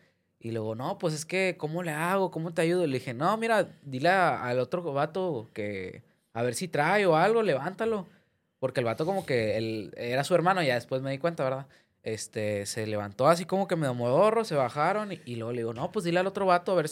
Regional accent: Escobedo, Nuevo León, Mexico; fue allá en Escobedo, de donde nosotros somos.

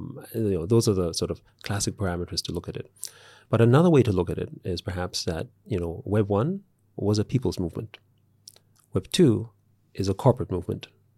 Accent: Austria; I grew up in Austria, a socially democratic country. My mom, however, used to work, you know, I'm a child of the 70s

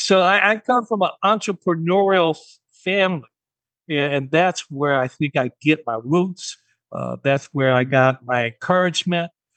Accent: Gaston, Alabama, United States; So, you know, back then, I grew up in Gaston, Alabama. George Wallace was governor of Alabama.

